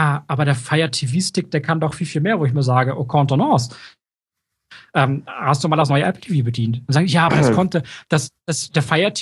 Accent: Hamburg, Germany; in Hamburg war letztes Jahr und ich als Hamburger war leider nicht da.

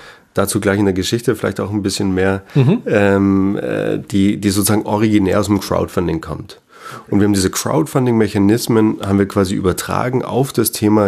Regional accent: Austria; Ich bin ursprünglich aus Österreich

